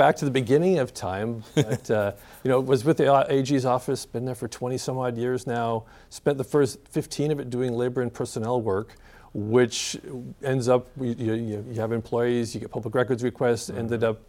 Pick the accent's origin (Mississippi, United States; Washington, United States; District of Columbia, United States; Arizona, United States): Washington, United States; Seattle; Well, you know, I grew up here in Northwest. North Seattle is where, you know, I call home originally.